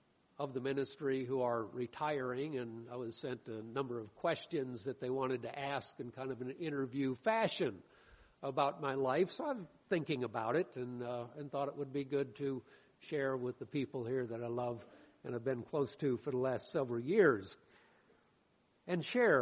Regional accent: Michigan, United States; Now, I was from Michigan. That's a farm in Michigan.

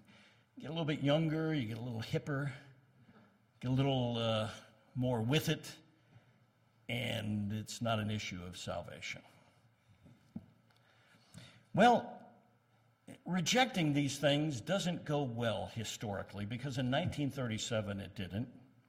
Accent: Scotland, United Kingdom; I'm from Scotland.

